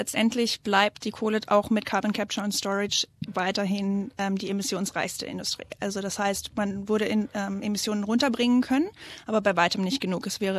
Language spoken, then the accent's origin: German; Lusatia, Germany; Ja, ich bin ja noch relativ jung und dann kurz nach der Wende, also während meiner Kindheit im Prinzip, wurden die meisten Tagebauer dort stillgelegt in der Lausitz.